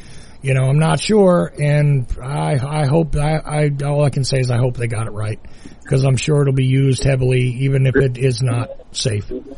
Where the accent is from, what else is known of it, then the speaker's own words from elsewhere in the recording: New Jersey, United States; But then again, I'm from New Jersey, and there was a magazine called Weird New Jersey for a reason.